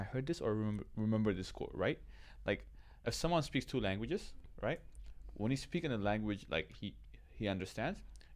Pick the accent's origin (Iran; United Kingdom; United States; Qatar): Qatar; I'm from Qatar, bro.